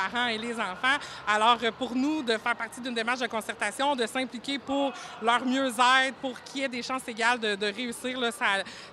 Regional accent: Saint-Gabriel-de-Rimouski, Quebec, Canada; Donc moi, je suis originaire de Saint-Gabriel-de-Rimouski.

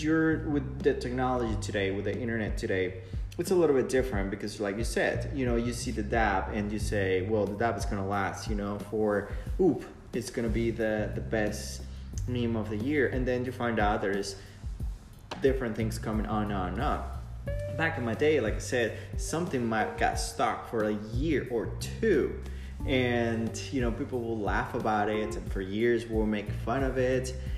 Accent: Yucatán, Mexico; now in United States; I'm not born and raised in the United States, which makes a lot of difference. I was born and raised in South Mexico, specifically in the peninsula of Yucatan, close to Cancun, and technology was definitely different

